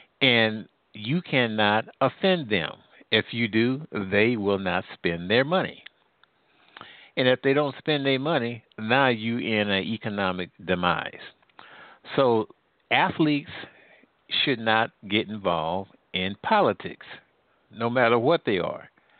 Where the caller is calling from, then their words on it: Midwest, United States; I'm calling from the Midwest.